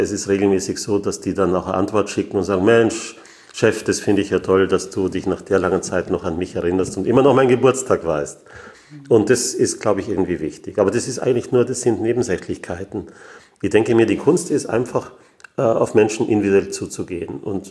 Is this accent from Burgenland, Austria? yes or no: no; Graz, Styria, Austria; born there; ich komme aus Österreich, ich bin in Graz geboren.